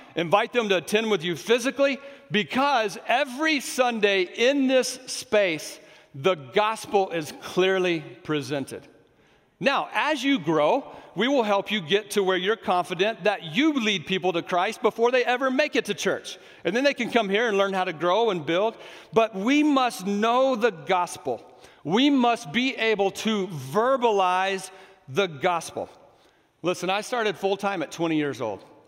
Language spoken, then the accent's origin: English; Lubbock, Texas, United States; I grew up in Lubbock, of course.